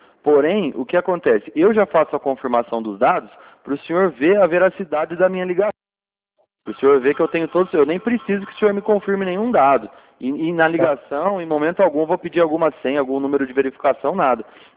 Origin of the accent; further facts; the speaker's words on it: Limeira, São Paulo, Brazil; Isso, Limeira, aqui interior de São Paulo.